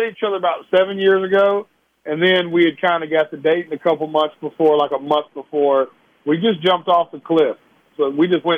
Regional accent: Nashville, Tennessee, United States; Well, I grew up in Nashville, so it's been a part of my life, my whole life

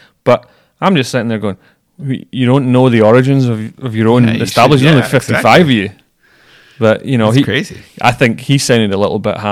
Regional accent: Scotland, United Kingdom; I'm Scottish, so I wouldn't waste it.

